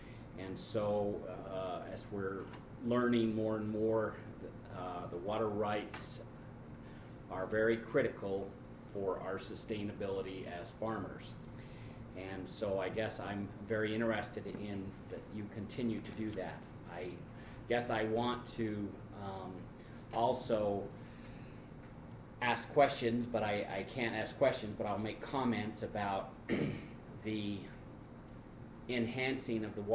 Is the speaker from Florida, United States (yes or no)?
no; Blackfoot, Idaho, United States; I'm from Blackfoot, Idaho. I am a farmer, a groundwater pumper in the Blackfoot area.